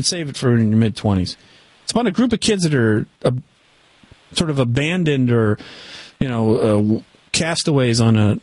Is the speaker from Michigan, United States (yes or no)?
yes; Detroit, Michigan, United States; First of all, when I was a kid and I was growing up in Detroit, the Police Athletic League, baseball and football, was wildly popular